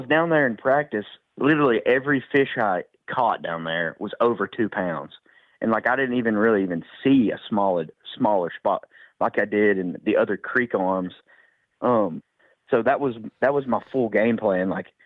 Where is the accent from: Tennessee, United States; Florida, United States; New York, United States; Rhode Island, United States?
Tennessee, United States; Oh yeah, I grew up on the Tennessee River, so.